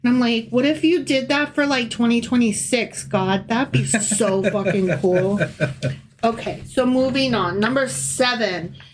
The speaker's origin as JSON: {"language": "English", "country": "United States", "tie": "born there", "said": "I'm only 50. I was born in 75, okay? When I was born in the United States"}